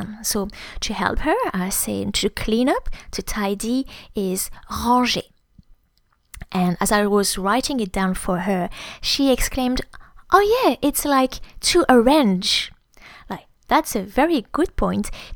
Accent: Grand Est, France; first language French; English is a second language; moved away as an adult; now in Melbourne, Australia; I'm a native French teacher. I grew up in the Champagne region in France.

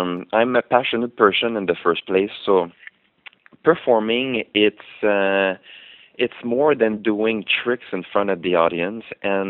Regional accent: Montreal, Quebec, Canada; So because I'm from Montreal in Canada

